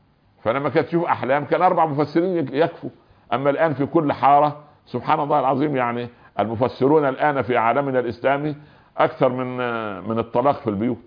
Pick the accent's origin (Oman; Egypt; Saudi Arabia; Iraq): Egypt; يعني عندنا في مصر الخيال المآتة اللي كان يحطوه في الغيط ده